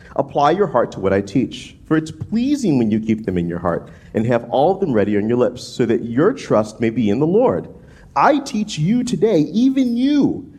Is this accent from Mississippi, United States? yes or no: no; New Orleans, Louisiana, United States; where I'm from New Orleans, and we're called the Big Easy, because, like, it's a slow pace of life.